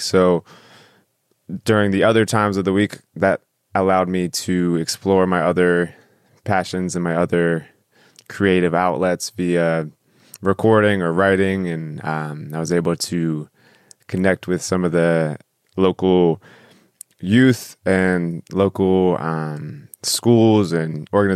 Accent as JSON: {"language": "English", "town": "Harrisonburg", "region": "Virginia", "country": "United States", "tie": "born there", "said": "And yeah, I was born in Harrisonburg, Virginia, and I was able to have two older brothers and a younger sister when I grew up"}